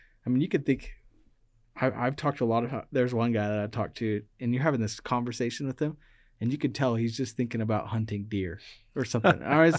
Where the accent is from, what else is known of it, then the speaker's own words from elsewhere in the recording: Utah, United States; Well, I'm just come from Utah. Like, I've never even like considered any of this.